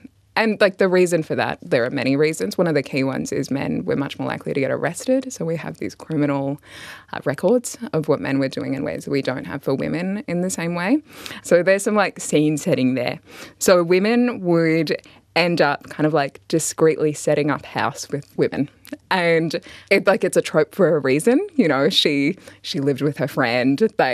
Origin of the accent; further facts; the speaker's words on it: Canberra, Australian Capital Territory, Australia; I'm from Canberra